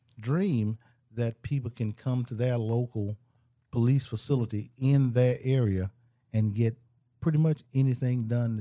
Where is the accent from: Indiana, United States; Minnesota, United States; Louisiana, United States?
Louisiana, United States; Coushatta; I'm from Red River Parish, from Cushiata. I worked on a cotton farm, raised cottons and soybeans.